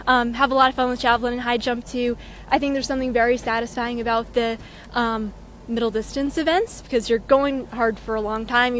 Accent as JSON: {"language": "English", "town": "Raleigh", "region": "North Carolina", "country": "United States", "said": "I'm from Raleigh, North Carolina."}